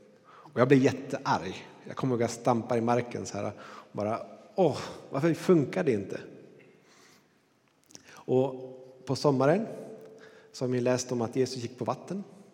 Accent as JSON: {"language": "Swedish", "town": "Granbergsträsk", "region": "Västerbotten County", "country": "Sweden", "tie": "born or raised there", "said": "Jag kommer från norra Sverige. En liten by som heter Granbergsträsk. Kallas Gremmers. För de som är därifrån."}